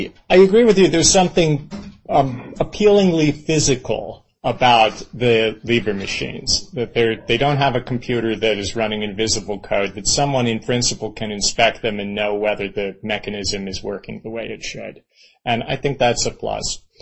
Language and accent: English; Pennsylvania, United States; I'm from Pennsylvania, and that's how I voted when I started to vote